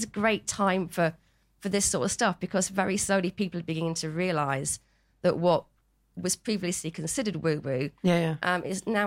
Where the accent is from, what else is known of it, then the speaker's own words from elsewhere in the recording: Guildford, South East England, United Kingdom; So I grew up in Guildford. I was an only child, and I grew up in a pub.